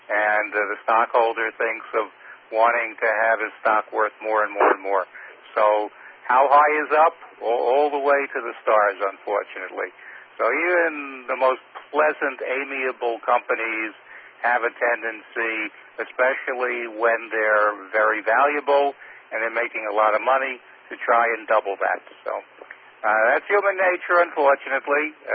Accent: Brooklyn, New York, United States; I was born and bred in Brooklyn, and if there's one thing I learned here, it's sort of that.

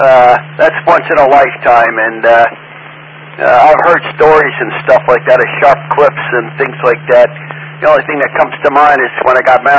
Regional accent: Bronx, New York, United States; born there; now in Hillsdale, United States; I was born somewhere in the Riverdale section of the in Bronx there many moons ago.

